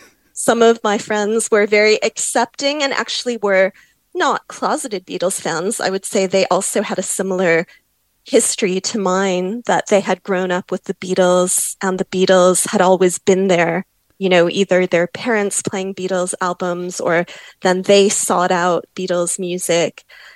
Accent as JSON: {"language": "English", "town": "Chicago", "region": "Illinois", "country": "United States", "tie": "born or raised there", "said": "I grew up in Chicago, so it's, you know, a 2.5 hour flight or something."}